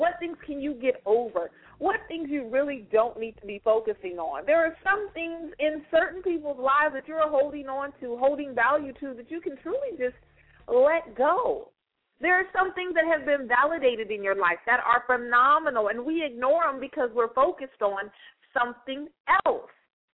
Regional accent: United States; I'm an American. I can only speak for America.

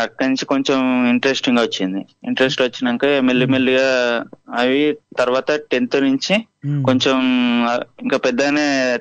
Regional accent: Karimnagar, Telangana, India; నా సొంత ఊరు కరీంనగర్.

